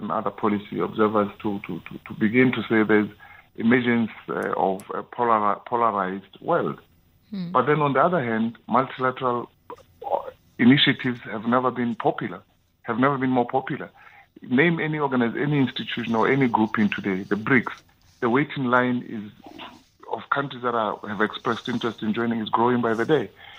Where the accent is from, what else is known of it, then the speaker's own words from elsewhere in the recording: Lesotho; I mean, I come from Lesotho. We never used to have snow in November.